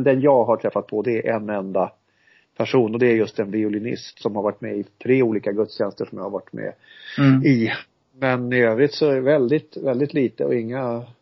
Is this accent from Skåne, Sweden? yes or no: no; Järfälla, Stockholm County, Sweden; i min hembygd, det vill säga Järfälla, där jag bodde i 47 år eller vad det var.